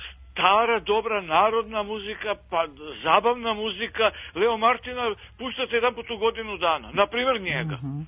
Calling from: Vrčin, Belgrade, Serbia; iz Vrčina.

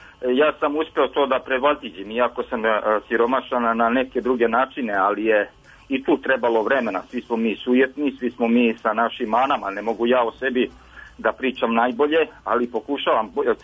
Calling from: Belgrade, Serbia; Znači, ja sam iz Beograda, znači ne vozim kola, čak ni biciklo, ja trčim. Imam 49 godina

